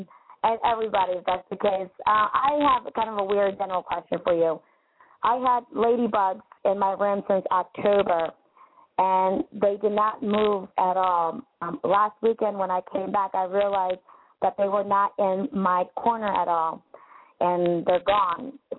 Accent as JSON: {"language": "English", "town": "Philadelphia", "region": "Pennsylvania", "country": "United States", "said": "but it's going to be patriotic because I'm from Philadelphia."}